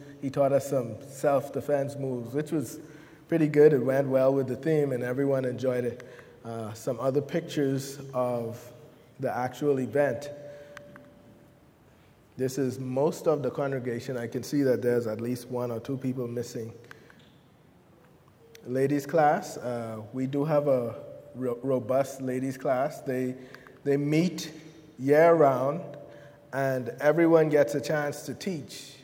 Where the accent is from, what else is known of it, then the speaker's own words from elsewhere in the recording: Grand Bahama, Bahamas; Once again, I'm from the Bahamas. Our island, the island that I'm from, is Grand Bahama.